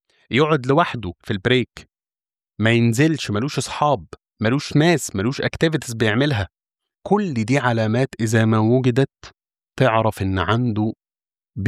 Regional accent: Egypt; لو حضرتك تذكر أن كان زمان عندنا في مصر ما يعرف بالكتاتيب

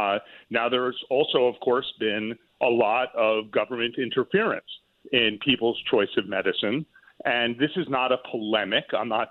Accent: Westport, Connecticut, United States; I'm a Connecticut boy myself. I grew up in Westport, Connecticut.

